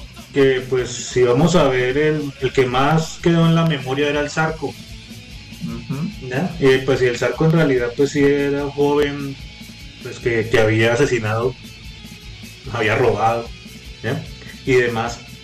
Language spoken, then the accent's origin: Spanish; Cali, Valle del Cauca, Colombia; A mí me tocó varias veces, yo soy de Cali